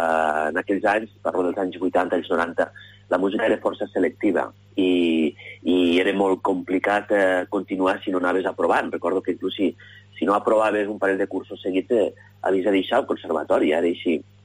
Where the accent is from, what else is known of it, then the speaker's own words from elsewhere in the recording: Lleida, Catalonia, Spain; Doncs jo vaig néixer a Lleida, evidentment. A Lleida vaig créixer de petit entre el barri de la Mariola, on vivien, jo encara viuen els meus pares, i també amb el carrer Acadèmia, on era la casa de la meva iaia